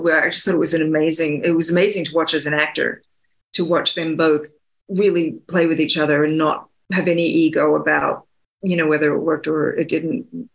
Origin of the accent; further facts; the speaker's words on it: Australia; accent: Australian; American accent for a long time. But now that I've been out of the business for a while, I think my Australian accent's just crept back in.